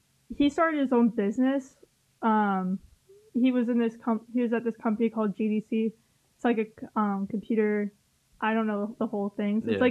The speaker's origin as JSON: {"language": "English", "town": "Prospect", "region": "Connecticut", "country": "United States", "said": "I'm from Prospect, Connecticut. It's a small town near Waterbury. It's really next to Waterbury, but I usually just say in the New Haven area because nobody knows Waterbury."}